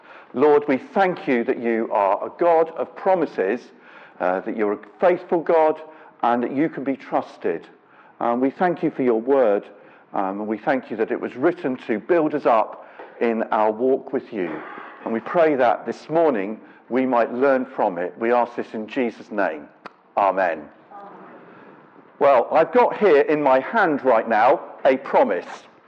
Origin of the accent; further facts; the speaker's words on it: Scotland, United Kingdom; I've had a few encounters in shops over this matter when I come from Scotland.